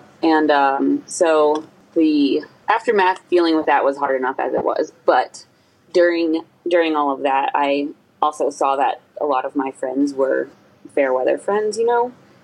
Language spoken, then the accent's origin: English; Winston-Salem, North Carolina, United States; I'm from North Carolina, a small city called, well, a small town called Winston-Salem that you've probably never heard of, but...